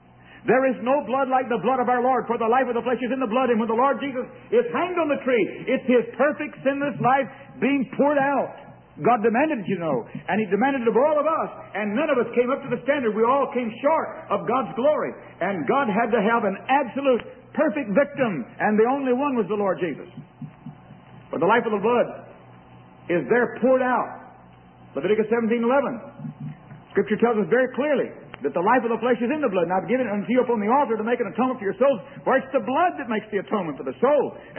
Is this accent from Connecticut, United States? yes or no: no; Texas, United States; born there; And I didn't come from Missouri either. I was born in the Red River Valley of Texas.